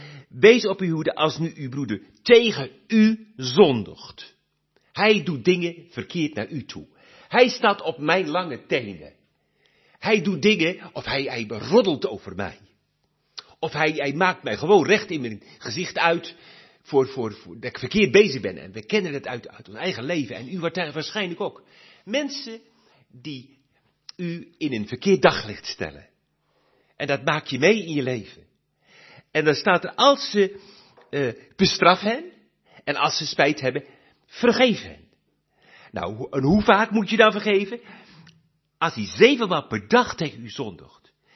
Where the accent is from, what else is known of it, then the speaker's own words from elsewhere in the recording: Netherlands; now in Belgium; Ik weet niet meer, ik ben 40 jaar weg uit Nederland, dus ik weet niet meer hoe dat hier is.